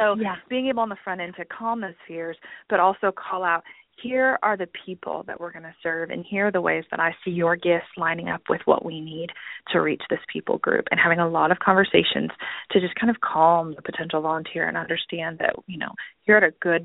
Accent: Midwest, United States; I'm from the Midwest, so that's how it would happen.

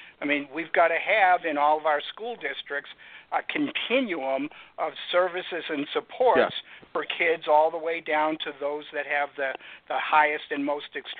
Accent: Massachusetts, United States; But, you know, I grew up outside of Boston, so those old habits die young.

